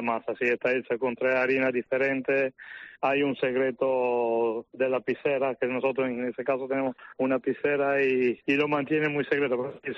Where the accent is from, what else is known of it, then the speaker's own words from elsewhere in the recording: Italy; Spanish is a second language; now in Ingenio, Spain; nosotros como italianos importamos bastante cosas